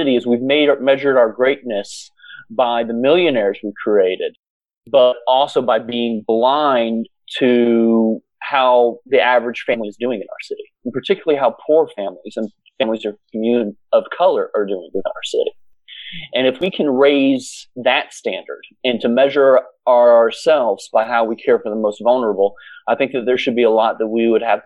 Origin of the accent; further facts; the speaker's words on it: United States; That is not what the problem is for me as an American.